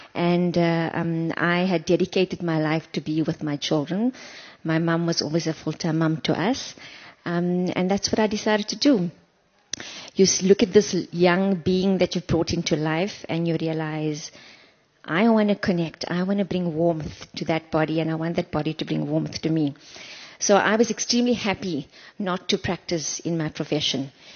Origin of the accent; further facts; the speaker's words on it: Johannesburg, Gauteng, South Africa; now in Cape Town, South Africa; So I grew up in Johannesburg. I'm trained as a social worker, moved to Cape Town 23 years ago. I've been living my adult life there ever since.